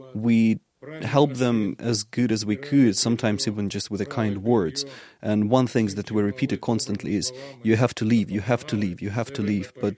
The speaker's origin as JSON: {"language": "English", "town": "Bakhmut", "region": "Donetsk Oblast", "country": "Ukraine", "tie": "born or raised there", "lives_now": "Dnipro, Ukraine", "said": "I'm telling them that I lost everything except of hope to rebuild my hometown."}